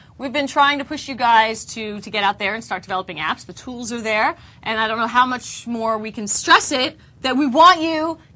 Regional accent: New York City, New York, United States; I mean, I'm from New York City.

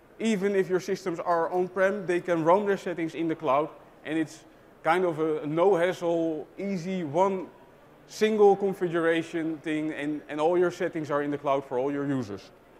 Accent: Netherlands; English is a second language; I'm from the Netherlands, so you may hear from my accent that I'm not from here.

